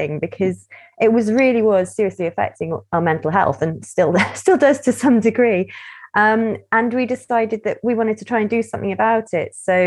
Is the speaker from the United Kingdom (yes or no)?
yes; Aberdyfi, Wales, United Kingdom; And I come from Aberdyfi, where, you know, we're getting towards 50% second homes and holiday homes.